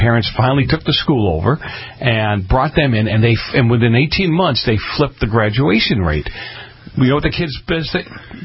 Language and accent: English; East Coast, United States; now in California, United States; I grew up on the East Coast. The buildings were enclosed.